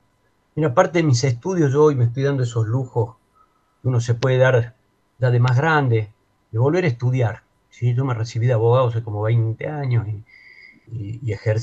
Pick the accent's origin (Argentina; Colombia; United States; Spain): Argentina; como padres, hermanos, como argentinos